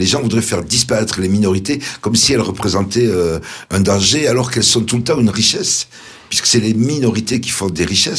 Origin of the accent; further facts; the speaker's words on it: Toulouse, Occitanie, France; Moi, je suis toulousain